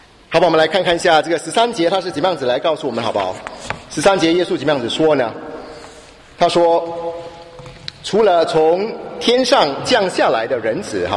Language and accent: Chinese; Singapore; 那我从新加坡过来我们一家子从新加坡过来